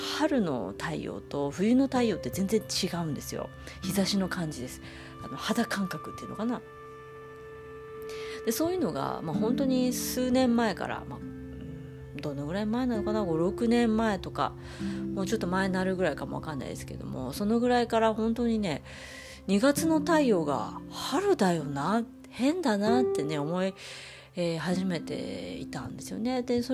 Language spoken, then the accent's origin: Japanese; Hokkaido, Japan; 私たちどさんこにとってはですね、一番寒い季節